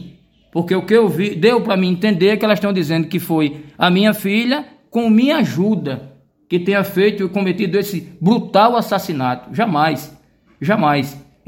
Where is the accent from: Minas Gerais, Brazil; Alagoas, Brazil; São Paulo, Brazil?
Alagoas, Brazil; Arapiraca; now in Palmeira dos Índios, Brazil; né? Posteriormente sou de Arapiraca, hoje resido aqui em Palmeira dos Índios